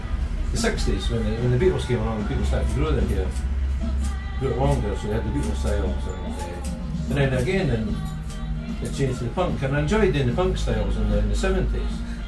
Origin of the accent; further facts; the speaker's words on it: Edinburgh, Scotland, United Kingdom; I was born in Edinburgh in 1946, so I'm 62 now. I went to school, local school at Preston Street. I mean, South Side, although I work in the South Side, but I was a South Side born in Simpson Maternity Pavilion